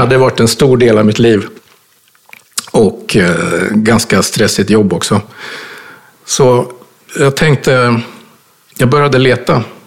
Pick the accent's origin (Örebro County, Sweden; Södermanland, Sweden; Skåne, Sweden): Södermanland, Sweden; Strängnäs; jag gick in i hos urmakaren i Strängnäs, där jag är ifrån.